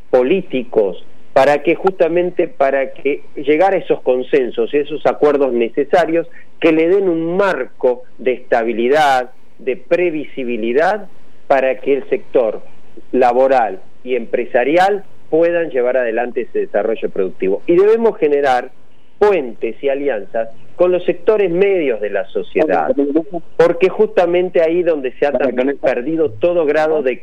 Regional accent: Argentina; yo creo que también la Argentina, como argentinos, tenemos que...

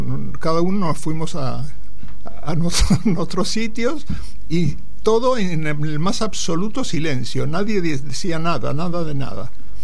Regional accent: Argentina; yo soy argentino, pero en nombre del pueblo español le agradezco su gesto.

